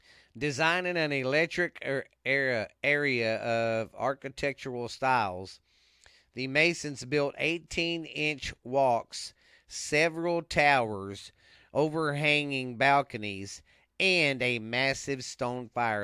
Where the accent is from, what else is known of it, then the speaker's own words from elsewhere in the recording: Mineral Wells, United States; Kind of like my hometown of Mineral Wells.